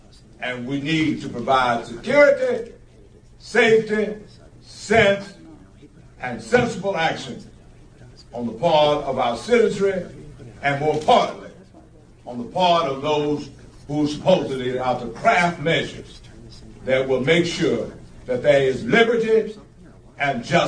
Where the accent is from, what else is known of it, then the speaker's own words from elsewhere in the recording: San Francisco, California, United States; I'm from San Francisco, but obviously BART rolls through San Francisco.